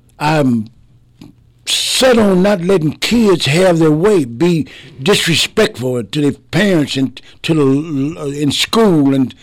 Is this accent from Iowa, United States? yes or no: yes; Iowa, United States; I was raised up in Iowa, up in this part of the country.